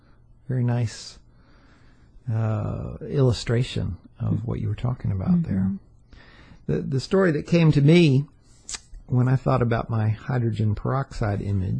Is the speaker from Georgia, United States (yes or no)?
yes; Atlanta, Georgia, United States; I grew up in Atlanta, and I had somewhere in the back of my mind thought, oh, I'm eventually going to get one of those big old houses in the Druid Hills area